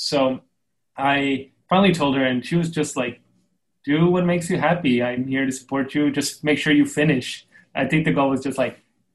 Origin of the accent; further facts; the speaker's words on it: El Paso, Texas, United States; You know, I was born and raised in El Paso, and I was raised by my mother and four older sisters and my tía